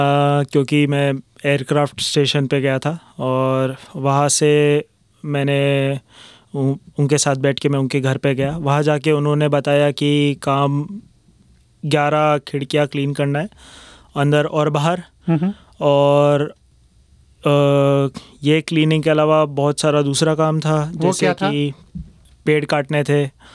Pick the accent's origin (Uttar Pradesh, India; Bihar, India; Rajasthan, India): Rajasthan, India; Jaipur; now in Australia; मैं स्टूडेंट हूँ, जयपुर से आया हूँ।